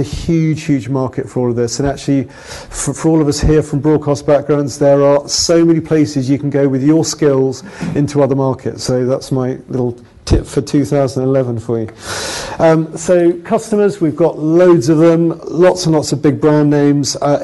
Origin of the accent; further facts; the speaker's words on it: United Kingdom; now in Prague, Czechia; Although, as you can tell, I'm a Brit. I'm now based in the office in Prague, which is where the company's headquartered